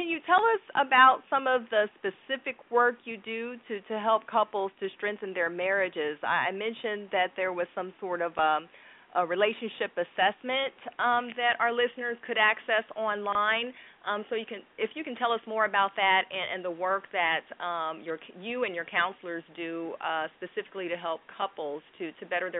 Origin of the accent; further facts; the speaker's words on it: Kansas City, Missouri, United States; the University of Missouri, Kansas City, which is in my hometown.